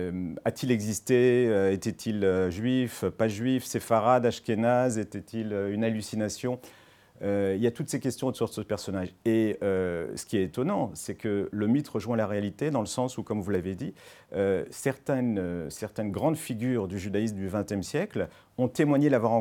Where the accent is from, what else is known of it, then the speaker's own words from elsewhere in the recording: Paris, Île-de-France, France; born there; j'étais adolescent, je suis né à Paris, vous savez